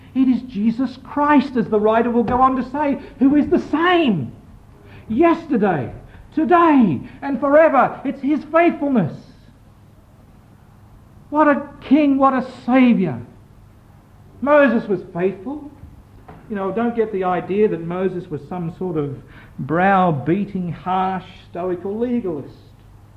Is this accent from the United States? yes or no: no; Australia; I used to regret that I was born in Australia and saved in Australia.